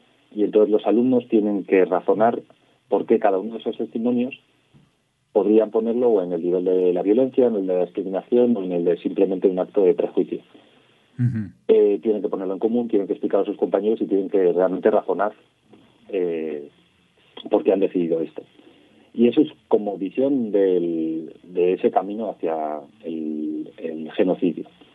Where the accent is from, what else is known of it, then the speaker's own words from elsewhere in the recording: Zaragoza, Aragon, Spain; Yo soy de Zaragoza, es una ciudad grande